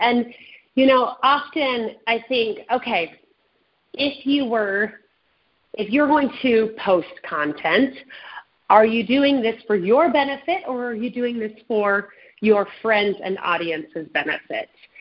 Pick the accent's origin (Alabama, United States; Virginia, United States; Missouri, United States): Missouri, United States; St. Louis; now in Utah, United States; I grew up in St. Louis. I haven't lived there for 30 years. I've been in school or working in Utah